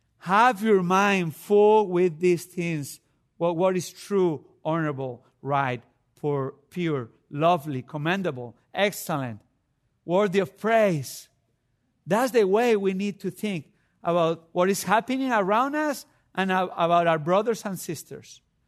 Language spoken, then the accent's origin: English; Spain; I come from Spain, which is, you know, you say hi to everybody.